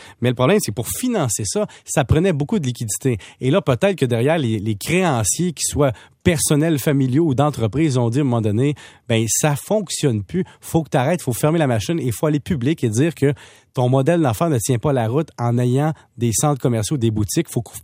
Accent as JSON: {"language": "French", "town": "Salaberry-de-Valleyfield", "region": "Quebec", "country": "Canada", "said": "Je viens de Valleyfield"}